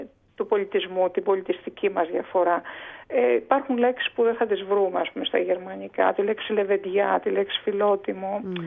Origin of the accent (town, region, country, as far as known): Amaliada, Western Greece, Greece; born or raised there